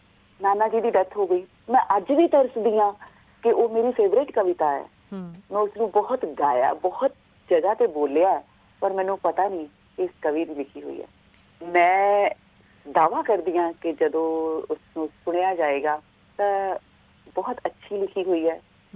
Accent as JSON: {"language": "Punjabi", "town": "Abohar", "region": "Punjab", "country": "India", "tie": "born or raised there", "said": "ਮੇਰਾ ਸ਼ਹਿਰ ਜਿਸ ਸ਼ਹਿਰ ਨੂੰ ਮੈਂ ਬਿਲੋਂਗ ਕਰਦੀ ਹਾਂ, ਅਬੋਹਰ ਸ਼ਹਿਰ, ਬੜਾ ਸਾਹਿਤਕ ਲੋਕਾਂ ਦਾ ਸ਼ਹਿਰ ਹੈ।"}